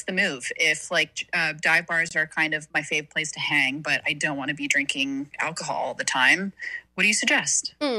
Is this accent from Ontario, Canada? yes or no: yes; Toronto, Ontario, Canada; I'm from Toronto.